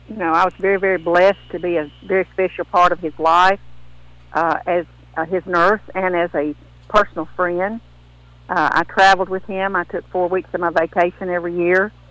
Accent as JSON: {"language": "English", "region": "Tennessee", "country": "United States", "tie": "born or raised there", "said": "I grew up in Northwest Tennessee, and we were very poor. I picked cotton every year."}